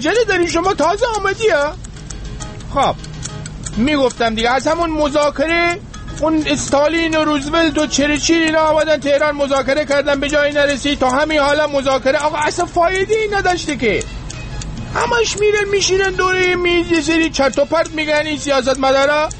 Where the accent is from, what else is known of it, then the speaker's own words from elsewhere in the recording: Rasht, Gilan, Iran; منم آرایشگرم، منم رشتیم، منم سلمانی اینجا دارم